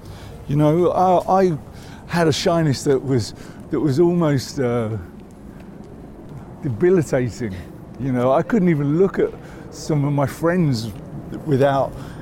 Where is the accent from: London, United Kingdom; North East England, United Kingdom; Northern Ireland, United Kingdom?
London, United Kingdom; Islington; when I say I grew up in North London, I grew up in Islington. But Islington, a very different place to how it was nowadays.